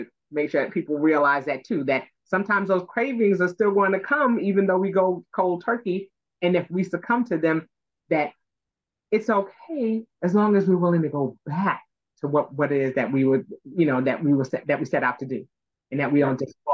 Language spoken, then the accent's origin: English; New York, United States; even though I grew up in New York, both my grandmothers are from Georgia